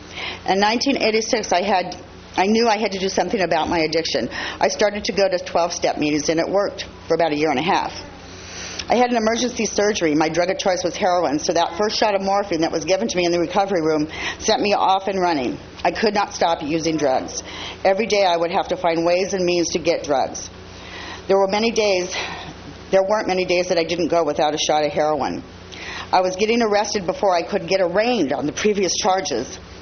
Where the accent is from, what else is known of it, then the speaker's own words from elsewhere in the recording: Avila Beach, California, United States; also born or lived in San Luis Obispo; I'm from San Luis Obispo. I was raised in Avila Beach.